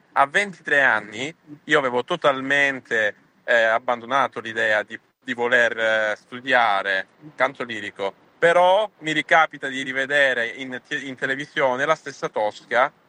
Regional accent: Calabria, Italy; anche per quanto riguarda la Calabria, la mia terra, che mi dà sempre calore e la possibilità di fare

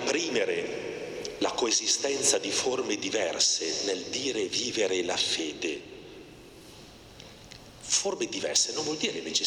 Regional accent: Cremona, Lombardy, Italy; io vengo da Cremona

